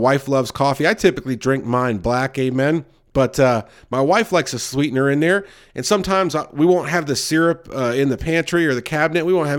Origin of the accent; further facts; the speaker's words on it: South Carolina, United States; now in North Carolina, United States; I moved to North Carolina from South Carolina, not too far, but I guess far enough to realize I had a lot of allergies I never knew I had